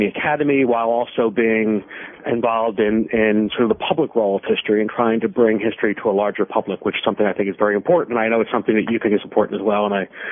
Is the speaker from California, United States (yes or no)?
no; Philadelphia, Pennsylvania, United States; Well, I grew up in Philadelphia and thought I was going to be a professional baseball player.